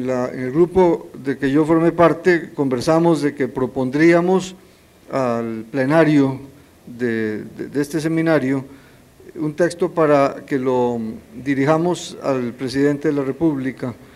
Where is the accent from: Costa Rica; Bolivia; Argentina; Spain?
Costa Rica; nos felicitamos como costarricenses